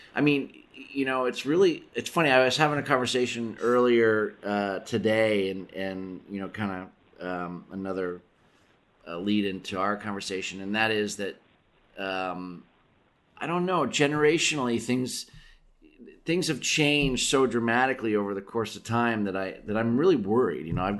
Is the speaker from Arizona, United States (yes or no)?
no; Pennsylvania, United States; You know, I grew up in Western Pennsylvania